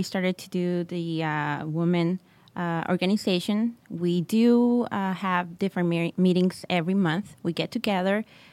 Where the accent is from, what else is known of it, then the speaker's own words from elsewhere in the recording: Guanajuato, Mexico; I'm from Mexico, and I'm from the middle of Mexico, which is Guanajuato. And the way I talk in Spanish is like singing.